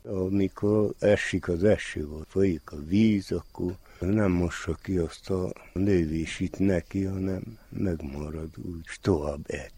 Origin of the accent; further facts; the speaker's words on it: Székelyvarság, Harghita, Romania; Székely-Varsa, Talas Bercsi lakós. Itt is születtem, ma 81 éve.